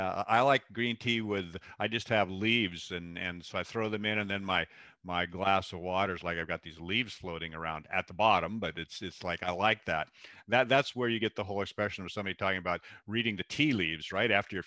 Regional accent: Seattle, Washington, United States; Well, I grew up in Seattle in the Pacific Northwest

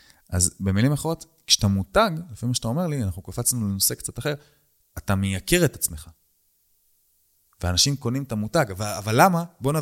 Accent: Netanya, Central District, Israel; אני מנתניה, אני בא מהשכונות, אני בא מהמקום הזה, ההארדקור, הארסים, המכות.

